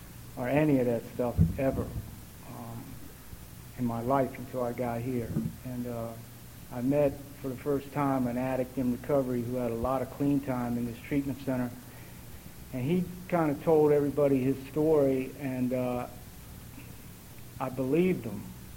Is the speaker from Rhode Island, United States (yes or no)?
no; Washington, District of Columbia, United States; And I grew up in Washington, and I did just about all of my using and running in D.C.